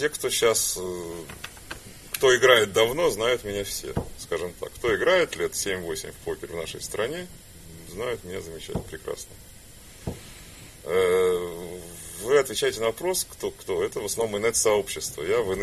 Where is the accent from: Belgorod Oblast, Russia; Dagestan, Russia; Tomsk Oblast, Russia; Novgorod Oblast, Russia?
Tomsk Oblast, Russia; Tomsk; also born or lived in Krasnoyarsk / Saint Petersburg; now in Amsterdam, Netherlands; Да, из Томска.